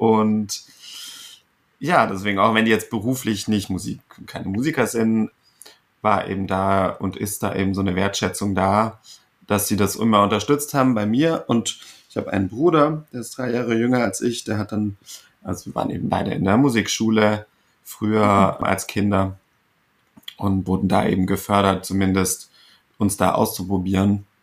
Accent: Stuttgart, Baden-Württemberg, Germany; komme ich ja aus Stuttgart eben.

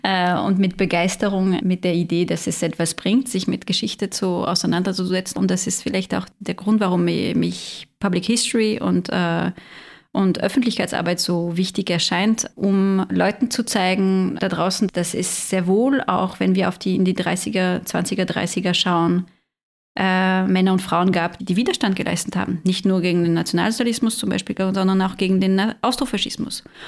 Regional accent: France; German is a second language; dass Österreich im Laufe meines Germanistikstudiums in Frankreich quasi nicht besprochen wurde

